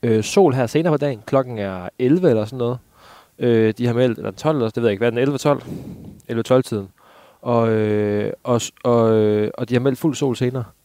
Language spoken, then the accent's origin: Danish; Alken, Central Denmark Region, Denmark; jeg har vokset op ude i Alken, det er en halv times tid herfra